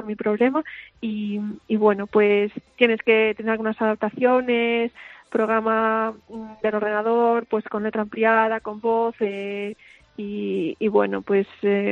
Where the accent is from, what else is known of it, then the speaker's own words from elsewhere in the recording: Vigo, Galicia, Spain; now in Santiago de Compostela, Spain; Sí, a ver, yo soy de Vigo, pero bueno, soy una excepción